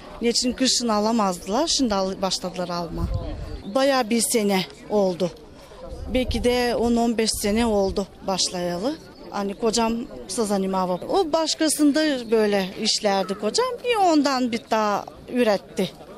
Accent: Ezerche, Razgrad Province, Bulgaria; Ezerçe'denim.

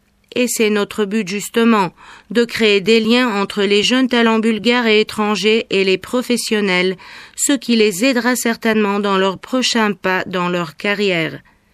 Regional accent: Kharkiv, Kharkiv Oblast, Ukraine; now in United States; Je suis de Kharkiv, Ukraine, mais cela fait déjà 6 ans que je vis aux États-Unis.

